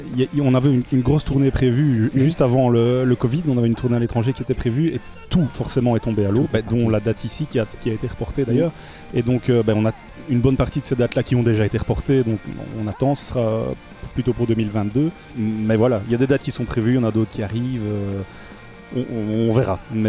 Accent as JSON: {"language": "French", "town": "Namur", "region": "Wallonia", "country": "Belgium", "said": "On vient de Belgique, de Namur, plus ou moins. Enfin, la Belgique n'est pas très grand."}